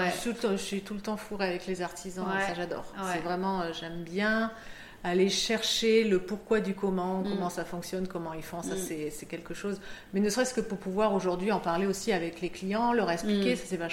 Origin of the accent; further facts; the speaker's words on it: Bordeaux, Nouvelle-Aquitaine, France; now in Reims, France; Alors après, moi, j'habite à Reims, mais je suis bordelaise.